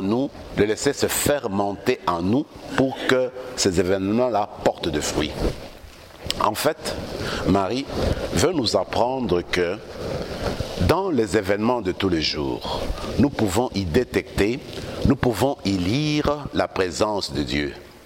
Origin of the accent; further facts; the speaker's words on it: DR Congo; French is a second language; une grande vedette du Congo à ce moment-là, dans mon pays d'origine